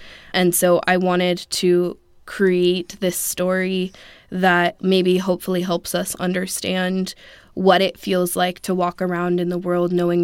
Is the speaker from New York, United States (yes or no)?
no; Oakland, California, United States; I grew up in Oakland at a time where it was rapidly changing and still is